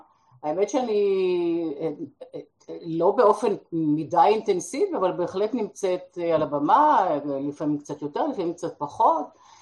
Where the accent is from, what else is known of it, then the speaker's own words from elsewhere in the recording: Haifa, Haifa District, Israel; אני כבר לא גרה שם הרבה מאוד שנים, אבל פעם חיפאית, תמיד חיפאית.